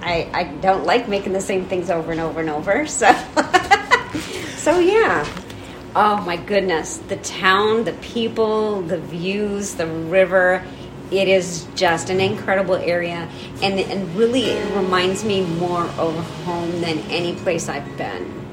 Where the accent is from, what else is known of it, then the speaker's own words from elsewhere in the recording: Alaska, United States; We grew up in Alaska. We are transplants to the area.